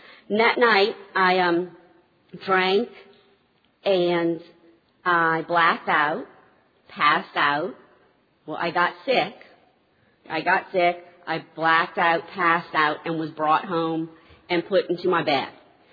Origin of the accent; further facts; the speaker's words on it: New Orleans, Louisiana, United States; now in Lafayette, United States; and I am from Lafayette, Louisiana. I live there currently. Originally got sober in New Orleans, where I'm from, my hometown.